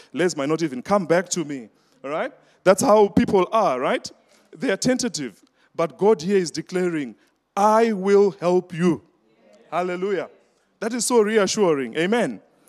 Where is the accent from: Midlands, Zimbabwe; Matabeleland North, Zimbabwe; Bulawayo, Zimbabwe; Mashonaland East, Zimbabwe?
Midlands, Zimbabwe; Gokwe; So we come from Gokwe. It's a rural part. It's one of the most remotest parts of Zimbabwe. It's a semi-arid place.